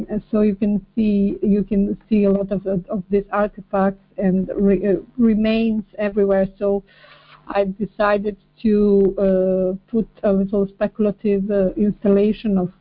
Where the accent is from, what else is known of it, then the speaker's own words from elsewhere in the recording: Montenegro; I'm currently in Montenegro because that's my home country. Montenegro, I don't know how much you know about it, is a Mediterranean small country, very small, 500,000 people